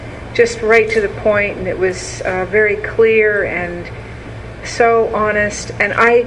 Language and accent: English; Erie, Pennsylvania, United States; I'm from Erie. Lauder and I live out of town, and we come back and spend time here in the summertime.